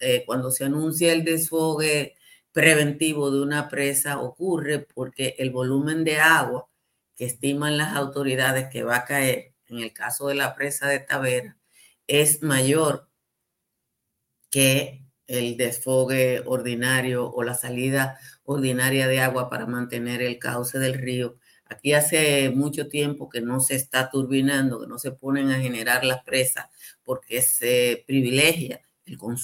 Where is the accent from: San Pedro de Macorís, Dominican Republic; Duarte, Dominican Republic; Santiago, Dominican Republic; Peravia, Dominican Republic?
Peravia, Dominican Republic; Nizao; Cuando hacen ese desfogue, yo que soy de Nizao, lo entiendo perfectamente